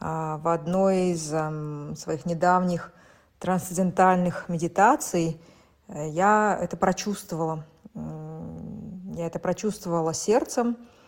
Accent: Kazakhstan; moved away as an adult; now in Switzerland; мне 40 лет, я казашка, и вот уже более 13 лет я живу в Швейцарии со своим мужем-испанцем

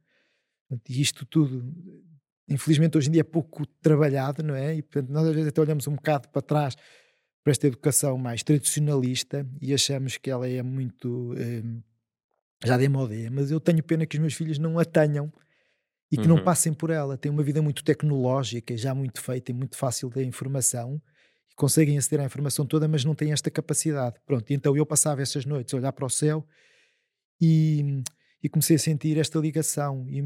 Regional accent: Coimbra, Centro, Portugal; Então, eu nasci em Coimbra. O meu pai era professor na Faculdade de Medicina, a minha mãe era médica, fiz o meu liceu todo em Coimbra, nós somos 5 irmãos, mas o meu pai tinha uma casa no Minho, em Ponte da Barca

